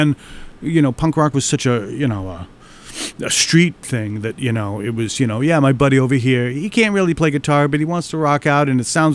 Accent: Brockton, Massachusetts, United States; also born or lived in New York; Well, I grew up on the South Shore. So I was born in New York. My parents divorced, and then I was growing up in Brockton.

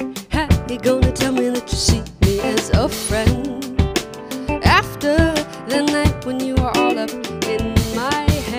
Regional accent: Berlin, Germany; English is a second language; now in United States; I'm from Berlin, Germany, and I'm studying vocal performance here at Berkeley.

